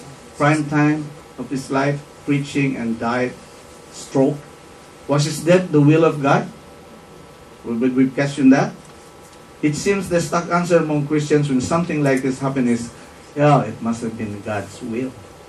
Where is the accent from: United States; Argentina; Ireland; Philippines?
Philippines; I gave up pork, beef, and chicken, as Filipino as I am. I'm a pork eater all my life for 54 years.